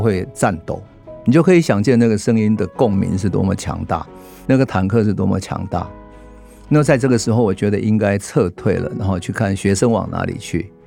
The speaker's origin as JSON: {"language": "Chinese", "country": "Taiwan", "said": "如果我是作为一个台湾人，我对他们的内在的思维方式是不是够了解？"}